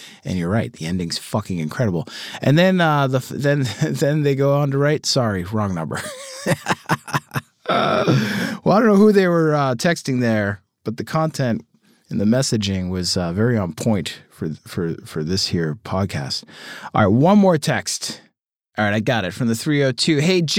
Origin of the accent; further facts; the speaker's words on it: Boston, Massachusetts, United States; The Departed is not one of my top five favorite movies, despite the fact that I'm from Boston.